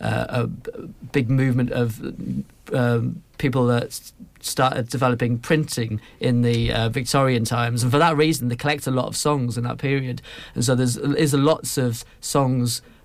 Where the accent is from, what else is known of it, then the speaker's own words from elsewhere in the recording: North East England, United Kingdom; We're both from Teesside